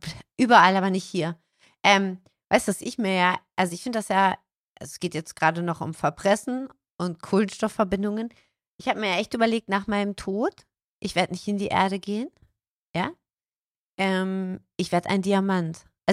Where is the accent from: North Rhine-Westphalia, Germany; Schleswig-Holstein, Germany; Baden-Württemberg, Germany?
Baden-Württemberg, Germany; Heilbronn; born there; Meine Geburtsstadt, Heilbronn.